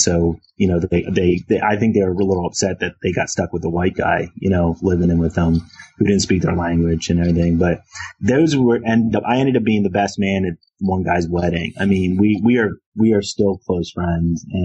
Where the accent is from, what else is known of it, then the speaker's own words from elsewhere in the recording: Philadelphia, Pennsylvania, United States; You know, growing up in Philadelphia, you know, you're either, you know, Irish, black, or Chinese.